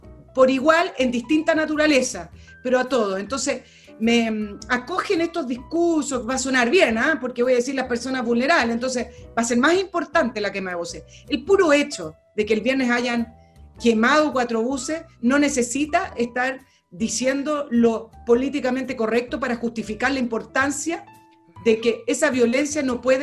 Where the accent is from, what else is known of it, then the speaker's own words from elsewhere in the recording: Chile; Resulta que soy ciudadana chilena, pago mis impuestos